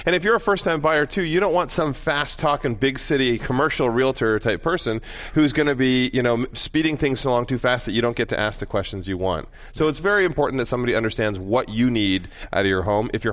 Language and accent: English; Vancouver, British Columbia, Canada; So we grew up in Vancouver.